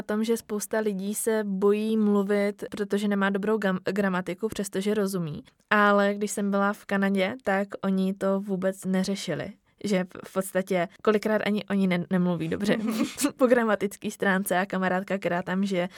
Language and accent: Czech; Brno, South Moravian Region, Czechia; Říkám, no já jsem z Brna.